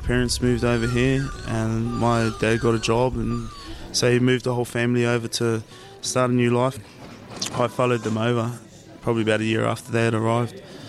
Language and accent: English; Whakatane, Bay of Plenty, New Zealand; now in Sydney, Australia; I'm your host … coming to you from Sydney's Long Bay. I'm Māori and I grew up. I was born and bred in Whakatane, North Island, New Zealand.